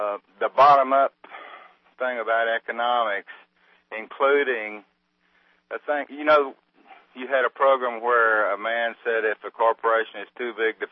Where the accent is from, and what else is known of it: Texas, United States